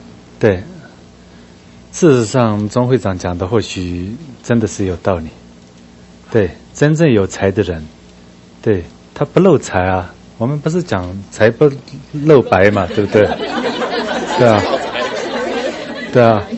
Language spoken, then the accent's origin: Chinese; Tibet, China; 我们西藏人又喜欢画，所以就是工作好找的要命。